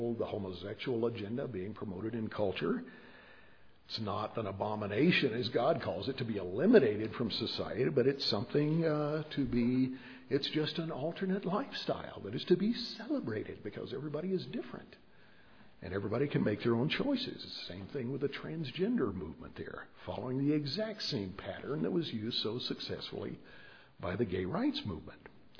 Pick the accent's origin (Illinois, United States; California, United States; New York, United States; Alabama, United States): Alabama, United States; I grew up in Alabama. The schools there totally ignored those.